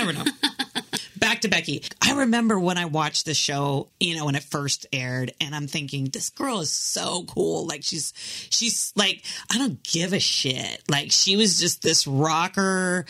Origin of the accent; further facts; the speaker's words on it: the South, United States; kind of know this girl because I'm from the South, too.